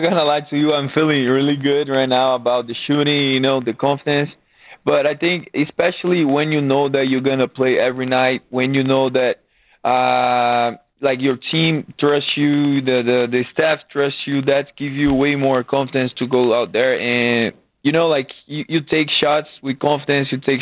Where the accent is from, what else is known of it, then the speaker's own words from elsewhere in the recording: Brazil; my hometown is Brazil, so I gotta be in the flight for almost 20 hours.